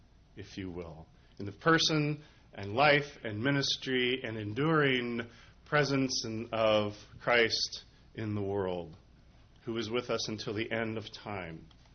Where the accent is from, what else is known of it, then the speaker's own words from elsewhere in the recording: Anchorage, Alaska, United States; As Paul said, yes, I am from Anchorage, Alaska, and in Alaska, you can see Russia from there.